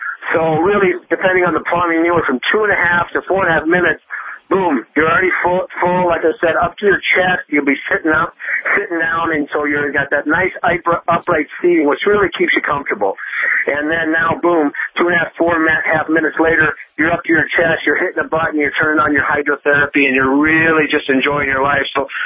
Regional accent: Iowa, United States; I'm from Iowa. I'm in Iowa.

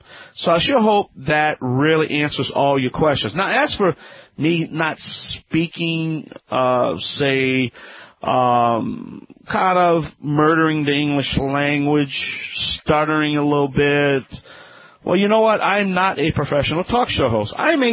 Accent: Louisiana, United States; I'm a licensed general tested contractor of about 21 years in my home state of Louisiana.

